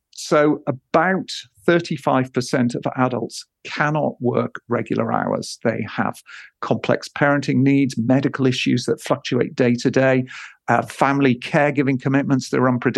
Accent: United Kingdom; Modesty aside, Britain, I'm British, has done pretty well at this.

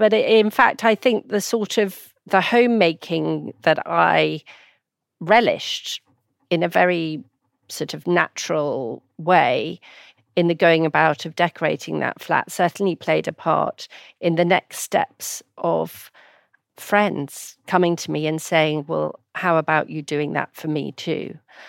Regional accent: Hong Kong; The flat we grew up in Hong Kong, aged five.

